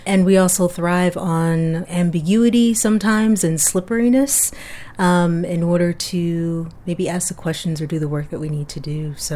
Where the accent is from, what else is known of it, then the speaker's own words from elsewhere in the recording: Detroit, Michigan, United States; born there; I was born in Detroit, but they're from the South.